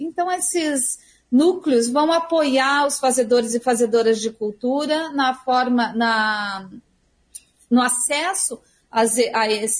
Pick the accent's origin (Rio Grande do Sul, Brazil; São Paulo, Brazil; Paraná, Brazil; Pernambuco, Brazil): Paraná, Brazil; Cascavel; born there; Porque eu venho do interior, né? Eu nasci em Cascavel